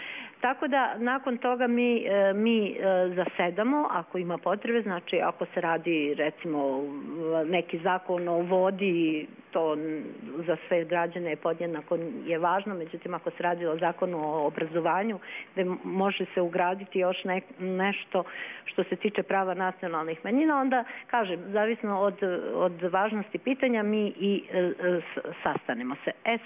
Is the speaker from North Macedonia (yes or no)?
yes; North Macedonia; Serbian is a second language; E sad, ja kao Makedonka, ja o onome što se pričalo na sastanku savjeta